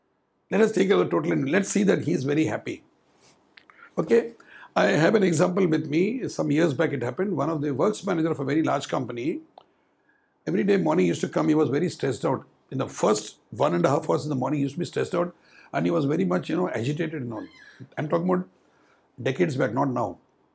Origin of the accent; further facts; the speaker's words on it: India; Because I am an Indian, I come from an Indian mindset